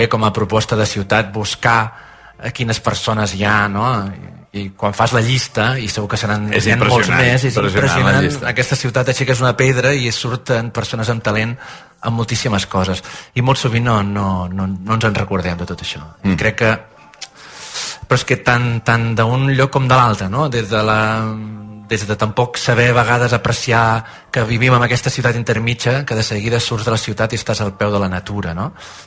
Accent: Manresa, Catalonia, Spain; Sí, som un poble, però també ja comencem a ser una ciutat on la gent ja no ens coneixem.

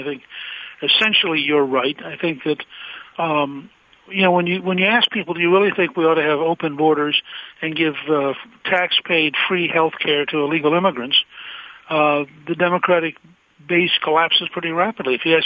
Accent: United States; Well, as an American, I frankly condemn that and oppose

